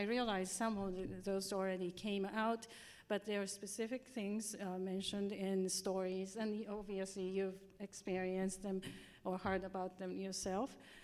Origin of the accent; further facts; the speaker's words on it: Japan; I am from Japan, and my parents were totally anti-religious. So I came from a very non-religious background